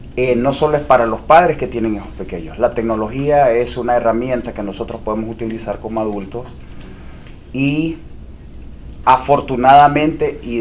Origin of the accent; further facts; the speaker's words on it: Honduras; Soy hispano, soy de Honduras.